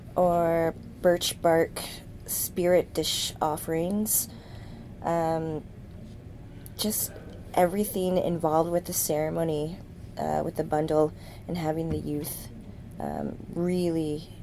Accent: Fort Albany First Nation, Ontario, Canada; which means Earth Boss Woman. I am Sturgeon Clan from Fort Albany First Nation.

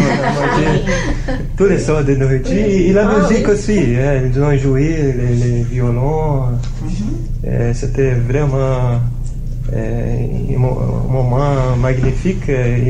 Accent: Brazil; also born or lived in Ottawa / Montreal; now in Peterborough, Canada; Je suis né au Brésil, j'ai grandi au Brésil, et ça fait 16 ans que j'habite au Canada. Au Canada, j'habitais dans plusieurs villes, d'abord à Ottawa, Montréal, et maintenant à Peterborough.

